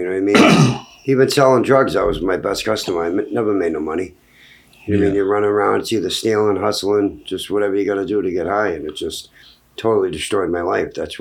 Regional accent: Boston, Massachusetts, United States; I grew up in the projects. It was good. I grew up in the projects. It was good when I was a kid, you know.

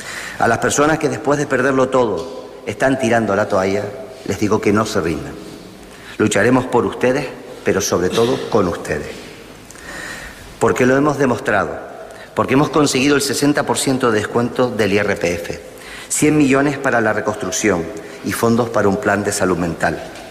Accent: Canary Islands, Spain; Y como canarios no podemos permitirlo.

